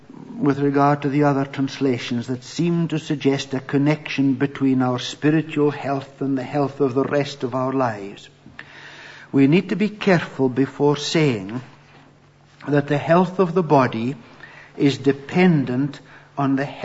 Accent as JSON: {"language": "English", "town": "Bucksburn", "region": "Scotland", "country": "United Kingdom", "tie": "born or raised there", "said": "had grown up in Bucksburn, my own home village just outside Aberdeen."}